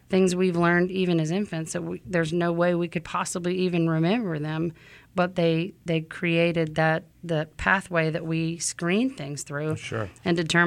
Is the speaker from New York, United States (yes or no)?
no; Louisiana, United States; And I'm from Louisiana, and, you know, the motto there is we don't eat to live, we live to eat.